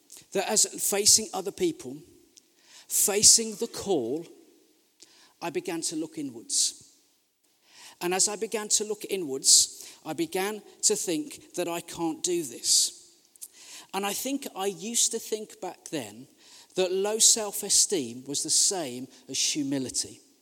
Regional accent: West Midlands, United Kingdom; I'm from the West Midlands.

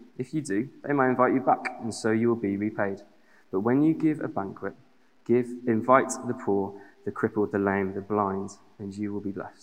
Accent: Aldridge, West Midlands, United Kingdom; I grew up in the West Midlands. I grew up in a small town of about 25,000 people called Aldridge.

